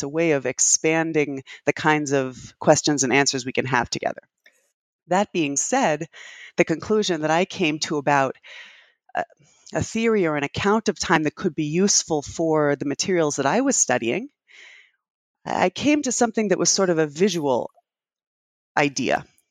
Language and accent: English; New Haven, Connecticut, United States; also born or lived in London, England; now in Boston, United States; I live in the Boston area. I work at Brandeis, as you mentioned. I grew up in New Haven, Connecticut, and in London, England.